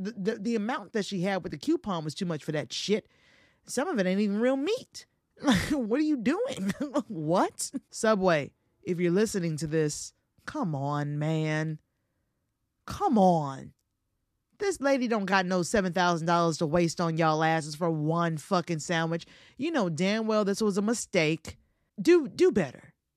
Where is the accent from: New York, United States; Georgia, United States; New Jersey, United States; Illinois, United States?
Georgia, United States; they had those when I was growing up in Georgia.